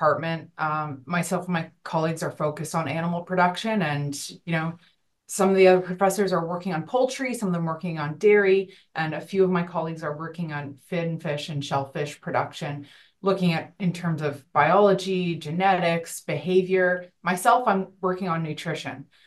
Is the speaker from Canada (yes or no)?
yes; Ontario, Canada; now in Nova Scotia, Canada; I'm from Ontario, not a lot of jobs in marine biology.